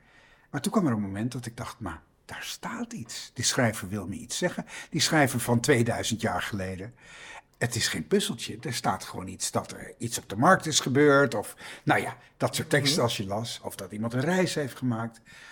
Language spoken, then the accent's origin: Dutch; IJmuiden, North Holland, Netherlands; also born or lived in Santpoort; Geboren in Zandpoort, daar ben ik opgegroeid. En toen zijn we verhuisd naar IJmuiden. En daar heb ik tot en met mijn middelbare schooltijd gewoond. Dat is echt aan zee, dus ik ben echt aan zee opgegroeid.